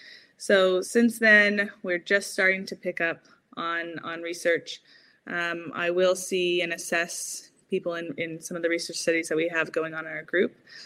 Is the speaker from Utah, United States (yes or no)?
no; California, United States; moved away as an adult; now in Oxford, United Kingdom; I'm currently in Oxford, United Kingdom, but as I was saying earlier, as you can tell from my accent, didn't grow up here. I grew up in California.